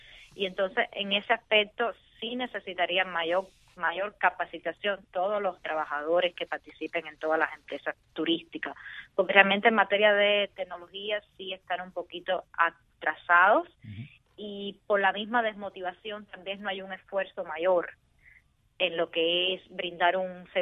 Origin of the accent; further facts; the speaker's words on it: Cuba; como somos cubanos, pues sabemos cómo se vive